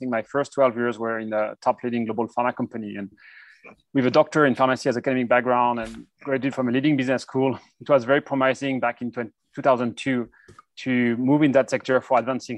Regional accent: France; France, my home country.

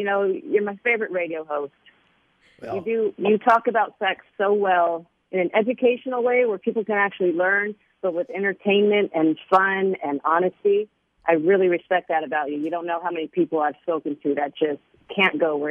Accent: San Francisco, California, United States; Yeah, I grew up in San Francisco in the 70s, and my parents were hippies, and there was no shame around sexuality.

